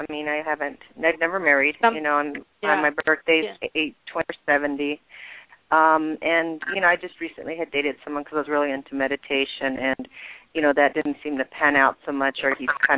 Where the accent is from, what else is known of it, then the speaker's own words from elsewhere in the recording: Denver, Colorado, United States; Hi, I'm from Denver.